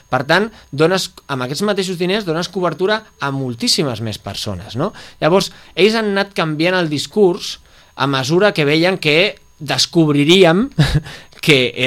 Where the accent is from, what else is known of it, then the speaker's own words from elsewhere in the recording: Barcelona, Catalonia, Spain; Jo sóc del Poble Sec i en el Poble Sec tampoc considero que sigui correcte